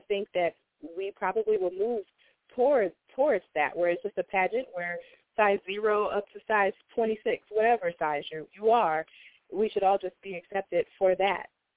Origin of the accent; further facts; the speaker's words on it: Cleveland, Ohio, United States; Yes, I'm born and raised in Cleveland, Ohio.